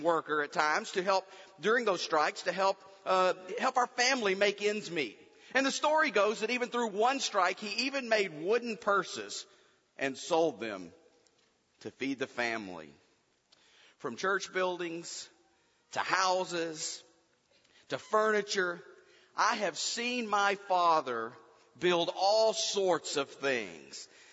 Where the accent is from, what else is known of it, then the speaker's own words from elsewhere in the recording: Texas, United States; I grew up in Southeast Texas.